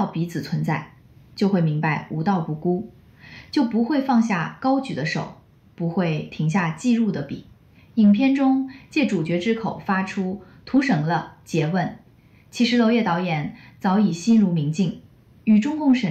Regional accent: Canada; Chinese is a second language; ，疫情三年我都在中国，白纸革命第二天我就离开上海了

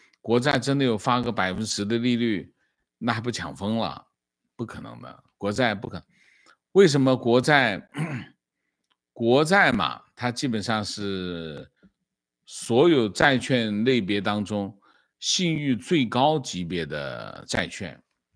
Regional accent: Northeast China, China; 我在东北长大，亲身经历了东北逐渐衰落的过程。

